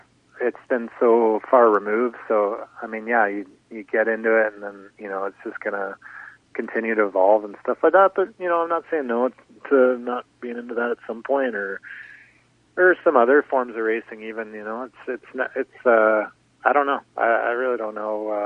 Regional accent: Canada; also born or lived in United States; bulk of my adult life was in the States. You don't really realize that, you know, I was identified as being Canadian, but, you know, just, a lot of little things that are nice being back in Canada

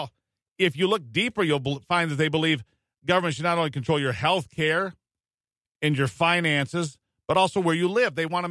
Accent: United States; as an American, yes, there are things about Australia that we respect

